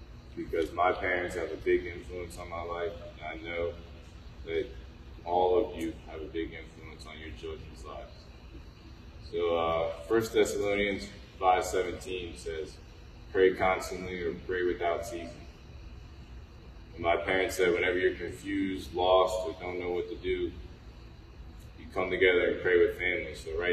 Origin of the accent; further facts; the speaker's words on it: United States; Like Sheriff Steve said, I grew up in Carroll County. That's like all I knew until I went to Shepherd.